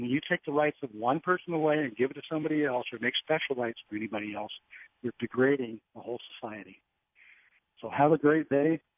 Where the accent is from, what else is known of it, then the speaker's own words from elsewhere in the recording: California, United States; moved away; I came from California years ago. It's been 27 years. And I came to Idaho because they were friendly to everybody